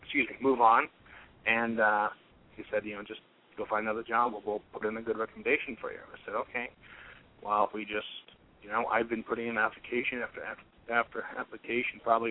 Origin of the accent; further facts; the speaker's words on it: Hope, New Hampshire, United States; And I used to, you know, do it 11 years ago in my hometown in Hope, New Hampshire.